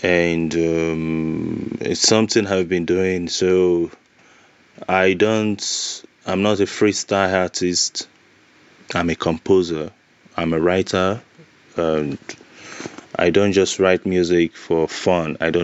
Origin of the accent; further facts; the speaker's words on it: Nigeria; I'm a musician. I'm from Nigeria.